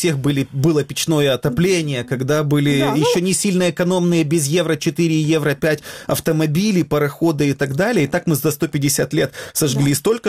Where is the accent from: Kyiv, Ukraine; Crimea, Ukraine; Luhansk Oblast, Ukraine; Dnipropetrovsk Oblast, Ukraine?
Dnipropetrovsk Oblast, Ukraine; Kryvyi Rih; Я из Кривого Рога.